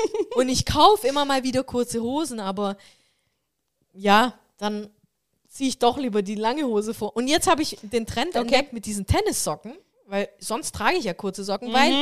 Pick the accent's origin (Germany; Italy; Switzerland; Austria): Italy; Southern Italy; Ich bin Südländerin. Ich komme eigentlich aus dem Süden Italiens.